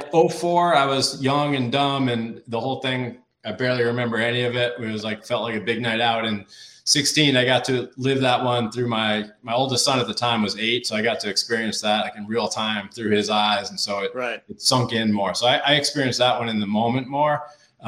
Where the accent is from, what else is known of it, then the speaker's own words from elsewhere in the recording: Boston, Massachusetts, United States; because I grew up going to games there, I can say this because I'm a Bostonian